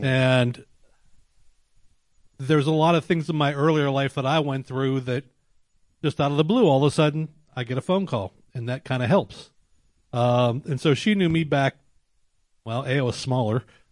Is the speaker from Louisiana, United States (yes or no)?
no; Pittsburgh, Pennsylvania, United States; And I came from Pittsburgh originally, and we both went different directions.